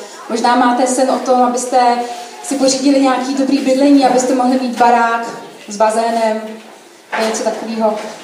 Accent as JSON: {"language": "Czech", "town": "Jihlava", "region": "Vysočina Region", "country": "Czechia", "tie": "born or raised there", "moved": "as an adult", "lives_now": "Prague, Czech Republic", "said": "původně pocházím vlastně z Jihlavy, kde jsem do svých asi 24 roků žila s mojí rodinou."}